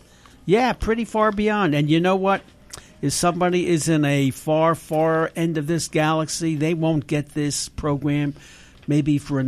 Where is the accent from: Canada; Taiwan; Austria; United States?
United States; Brooklyn, New York; And I think back where I grew up in Brooklyn, we had cockroaches as big as chihuahuas.